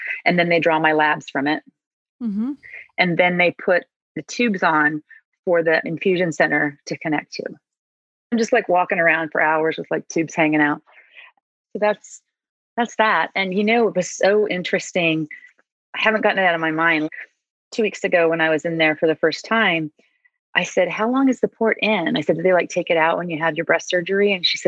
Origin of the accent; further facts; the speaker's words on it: the South, United States; accent: Southern; There's my Southern accent, super apprehensive about it